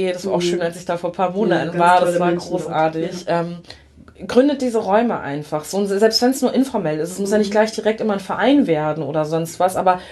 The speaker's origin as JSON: {"language": "German", "region": "Schleswig-Holstein", "country": "Germany", "tie": "born or raised there", "said": "gerade wenn ich dann an Schleswig-Holstein zum Beispiel denke, ne, sehr ländlich geprägt, wo ich herkomme, wo ich aufgewachsen bin"}